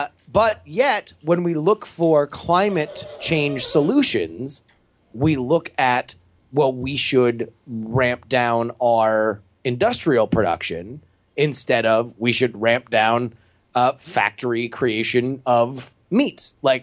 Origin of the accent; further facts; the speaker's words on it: Florida, United States; especially, you know, growing up in South Florida, where, like, you could see a dolphin somewhere.